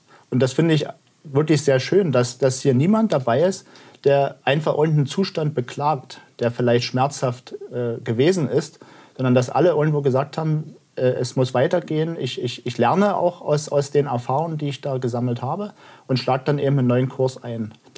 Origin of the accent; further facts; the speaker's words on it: Senftenberg, Brandenburg, Germany; in Senftenberg, meiner Heimatstadt, aufgewachsen ist